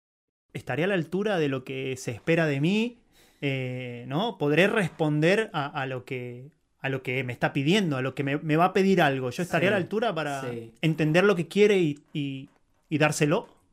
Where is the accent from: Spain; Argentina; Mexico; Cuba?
Argentina; puede ser de cómo venimos nosotros de Argentina, que allá en cuanto te agrandás, te bajan de un ondazo